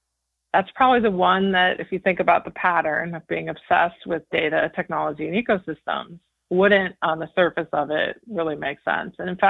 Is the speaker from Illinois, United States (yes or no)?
yes; Chicago, Illinois, United States; I grew up in Chicago, actually the northern suburbs of Chicago, and I was lucky to be able to have a beautiful childhood growing up in the same town pretty much my whole life.